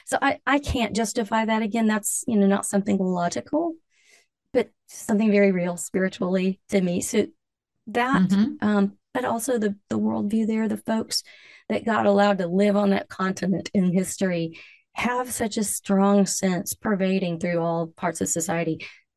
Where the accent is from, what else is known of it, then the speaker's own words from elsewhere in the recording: Alabama, United States; I grew up in Alabama, though my folks are Midwesterners, and there was a cotton field on one side and a cow pasture on the other.